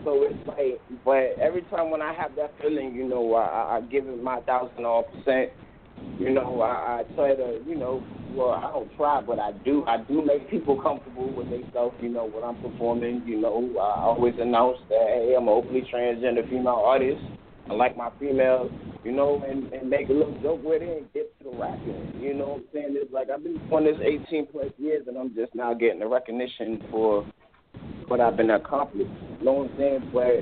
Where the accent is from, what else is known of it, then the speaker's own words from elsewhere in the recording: Atlanta, Georgia, United States; now in New York, United States; I'm originally from Atlanta, like, but I'm here in New York.